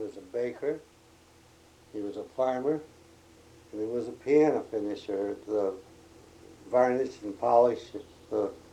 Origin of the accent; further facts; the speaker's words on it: Henrietta, New York, United States; born there; I was born in 1903 in Henrietta, New York.